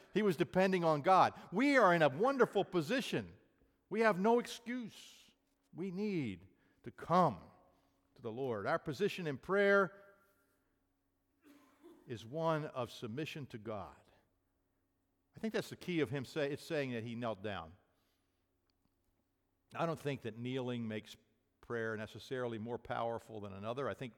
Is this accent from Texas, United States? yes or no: no; New Jersey, United States; I'm from New Jersey. Do you know anything about people from New Jersey? They tend to be in your face.